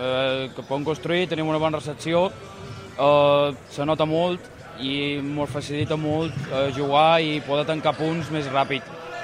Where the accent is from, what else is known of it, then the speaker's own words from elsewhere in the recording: Balearic Islands, Spain; moved away as an adult; Jo soc de Mallorca, però ja duc aquí 10 anys, vaig venir a estudiar i m'he quedat aquí de moment.